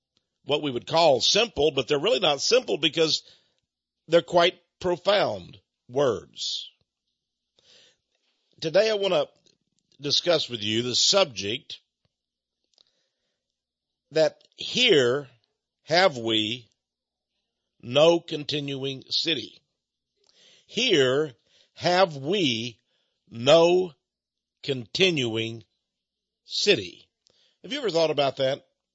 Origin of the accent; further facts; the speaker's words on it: Fred, Texas, United States; But anyway, I come from Fred, Texas.